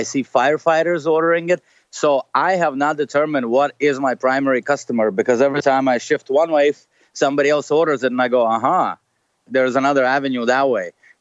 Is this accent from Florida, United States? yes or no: yes; Miami, Florida, United States; I'm from Miami, Florida.